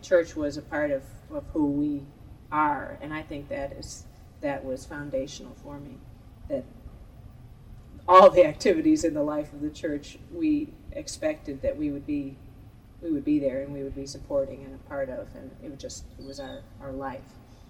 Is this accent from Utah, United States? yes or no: no; Cleveland, Ohio, United States; born there; I was born in 1954 in Cleveland, Ohio, where my parents still live.